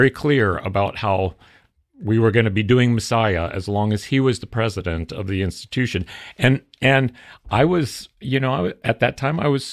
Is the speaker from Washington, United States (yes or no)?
no; Santa Barbara, California, United States; also born or lived in Arizona; So I was born in Arizona, and I grew up in, then we moved to Santa Barbara when I was about 4 years old, and I lived in Santa Barbara for 5 or 6 years.